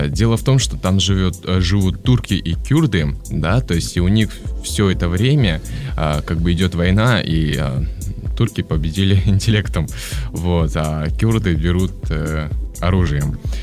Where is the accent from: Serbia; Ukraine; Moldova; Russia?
Moldova; now in Turkey; Вот, я сам из Молдовы, туда попал больше 9 лет